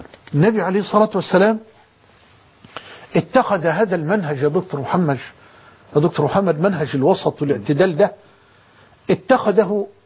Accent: Egypt; عندنا في مصر

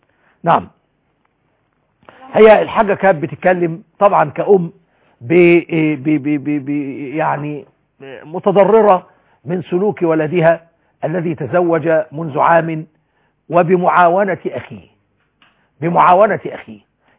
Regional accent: Egypt; بلدنا مصر

